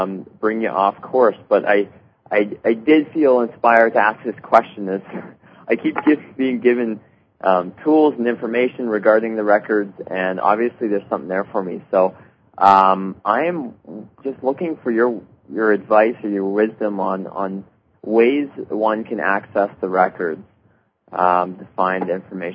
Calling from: Calgary, Alberta, Canada; I'm calling from Calgary.

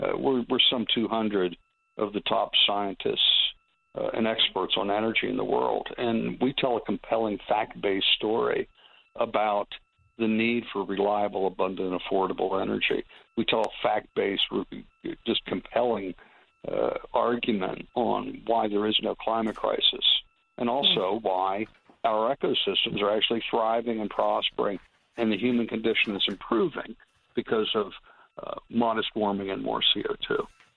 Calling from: Florida, United States; And I'm calling you from Florida, my home here, where our electricity prices have more than doubled in the last 4 years.

